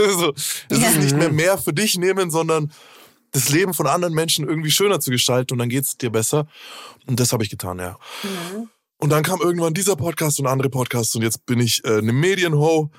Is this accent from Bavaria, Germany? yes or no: yes; Bavaria, Germany; Ich bin in Bayern aufgewachsen, ich fand das alles sehr schwierig. Ich finde auch heute, dass es nicht meine Heimat ist. Ich habe mich dort nicht wohlgefühlt.